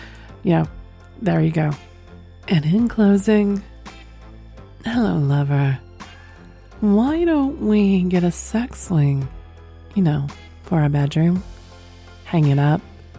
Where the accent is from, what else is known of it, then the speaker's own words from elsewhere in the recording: the South, United States; accent: southern; I won't be surprised if someone pinpoints my southern accent, because that tends to float out when I'm tired as well.